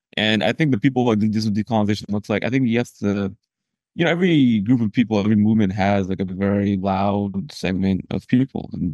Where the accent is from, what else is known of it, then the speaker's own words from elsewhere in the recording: United States; particularly as I feel kind of responsible as an American taxpayer.